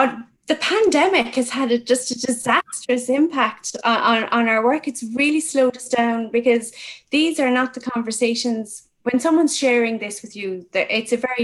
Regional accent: Cork, Munster, Ireland; So I'm from Cork, so that makes me a very special kind of person

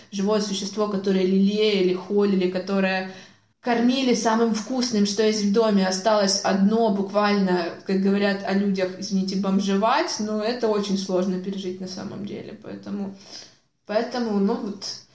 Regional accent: Luhansk, Luhansk Oblast, Ukraine; moved away; Я уехала из Луганска 14 июня, поэтому, в принципе, таких активных боевых действий лично я не застала. Но когда я оттуда уезжала, я оставила там абсолютно всю свою семью.

